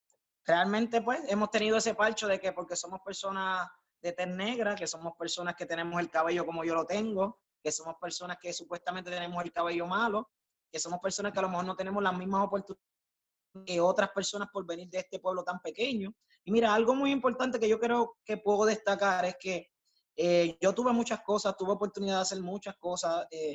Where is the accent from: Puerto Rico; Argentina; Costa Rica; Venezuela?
Puerto Rico; Loíza; Soy de Loíza, hago lo que tenga que hacer, me esfuerzo para poder llegar a cualquier lugar